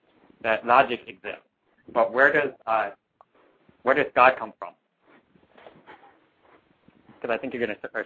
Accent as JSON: {"language": "English", "region": "Pennsylvania", "country": "United States", "said": "from Pennsylvania."}